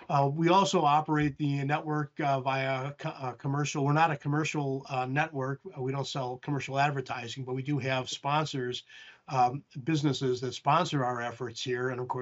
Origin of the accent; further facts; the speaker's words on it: Wisconsin, United States; a major storm that blew through the Midwest, the upper Midwest, including my home state of Wisconsin